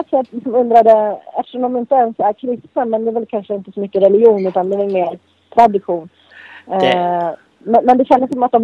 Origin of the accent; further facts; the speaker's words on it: Thailand; Alltså som thailändare. Så det finns ett starkt band mellan thailändare.